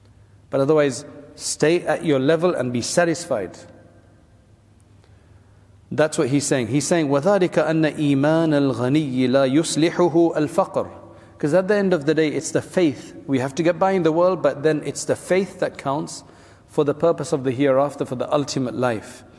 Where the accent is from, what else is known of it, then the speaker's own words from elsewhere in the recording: England, United Kingdom; I was from England, and I was there with my wife and child living in a house outside and not in the madrasa.